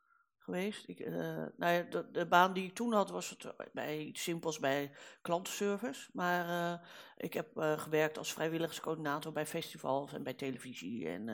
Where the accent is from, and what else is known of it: Rotterdam, South Holland, Netherlands; born there; now in Amsterdam, Netherlands